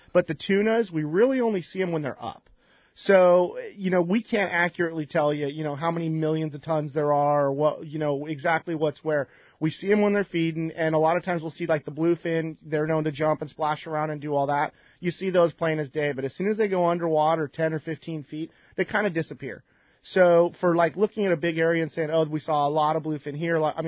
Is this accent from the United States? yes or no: yes; San Diego, California, United States; You never think growing up in San Diego you're going to catch a tuna that big.